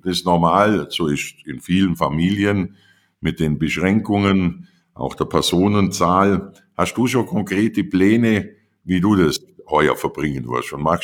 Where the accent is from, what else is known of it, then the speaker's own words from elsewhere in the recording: Bavaria, Germany; dann kommst du ins Allgäu und das ist meine Heimat.